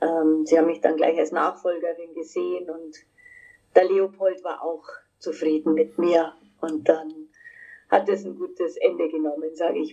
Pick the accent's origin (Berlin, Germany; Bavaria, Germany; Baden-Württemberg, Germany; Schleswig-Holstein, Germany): Bavaria, Germany; Munich; Also wie gesagt, ich komme ja aus München